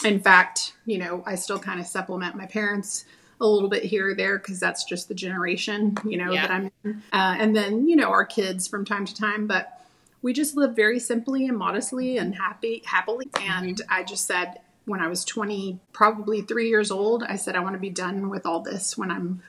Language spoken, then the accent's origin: English; Texas, United States; also born or lived in Austin; So I'm actually a native Texan, but I'm from West Texas. So that's the Midland-Odessa area.